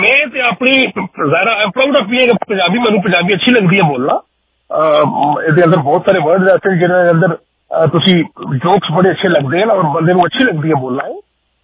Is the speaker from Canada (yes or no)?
no; Punjab, Pakistan; ਮੈਂ ਖੁਦ ਪਾਕਿਸਤਾਨ ਤੋਂ ਹਾਂ, ਪੰਜਾਬ ਤੋਂ ਹਾਂ, ਹੁਣ ਸਾਡੇ ਪੰਜਾਬ ਦੇ ਅੰਦਰ ਸਰ ਜਿਹੜੀ ਪੰਜਾਬੀ ਹੈ ਉਹ ਹਰ 5-7-10 ਕਿਲੋਮੀਟਰ ਤੋਂ ਬਾਅਦ ਸਾਡਾ ਐਕਸੈਂਟ ਚੇਂਜ ਹੋ ਜਾਂਦਾ।